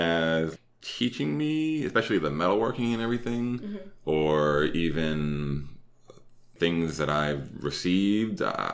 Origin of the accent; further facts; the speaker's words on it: Boston, Massachusetts, United States; accent: Boston; I really try to downplay my Boston accent.